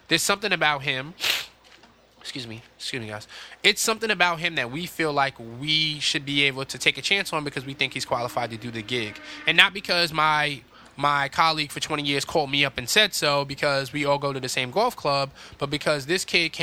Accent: New York City, New York, United States; when I was growing up in Harlem

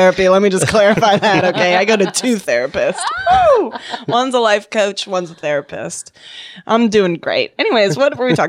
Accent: Virginia, United States; I'm from Virginia.

